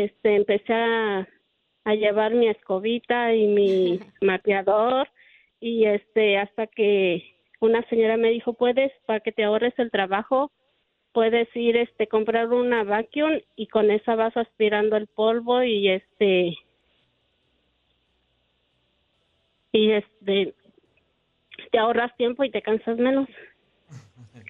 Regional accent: Puebla, Mexico; Vengo del estado de Puebla.

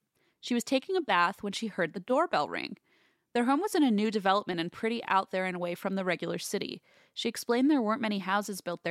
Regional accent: Yellowknife, Northwest Territories, Canada; as they happen in my hometown of Yellowknife, Northwest Territories.

